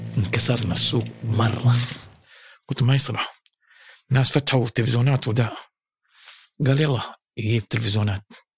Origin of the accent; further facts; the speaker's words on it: Jakarta, Indonesia; ولادي عام 60، ولد 60 من مواليد جاكرتا